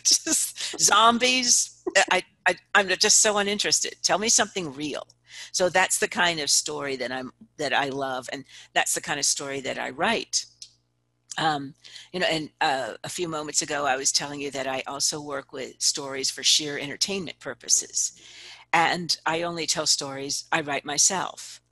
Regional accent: Palermo, Sicily, Italy; the book is all about stories of my childhood growing up in Italy. So I grew up in the mafia capital of the world, Palermo, Sicily. That was my stomping grounds.

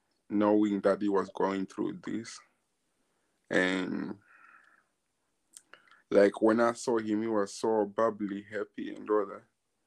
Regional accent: Zimbabwe; now in United Kingdom; I grew up in Zimbabwe where I was taught like real how to like where I was taught discipline

